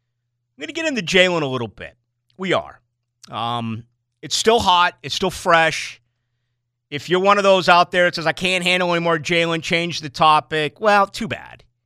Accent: Boston, Massachusetts, United States; And I grew up in a tremendous sports town. I grew up in Boston.

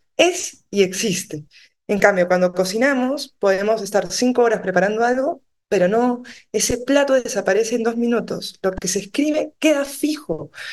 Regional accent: Lima, Peru; De Lima soy.

